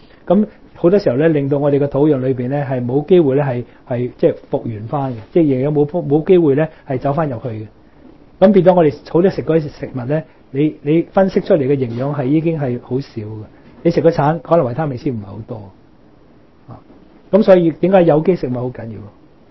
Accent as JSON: {"language": "Cantonese", "country": "China", "said": "咁我哋慣啊嘛，我中國人都食"}